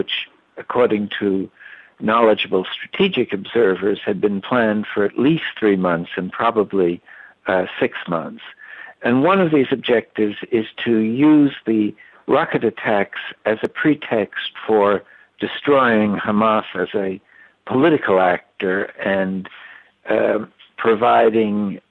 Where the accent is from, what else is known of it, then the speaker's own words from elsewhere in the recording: United States; And it's something I regret very much as an American, seeing my government engaged in such a such policies.